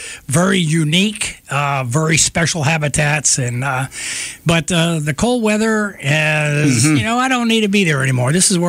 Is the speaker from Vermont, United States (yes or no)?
yes; Vermont, United States; born there; also born or lived in Alaska; I was born in Vermont during the Vietnam era, got drafted, ended up in Alaska, copied Russian code, got out of the service, went to school there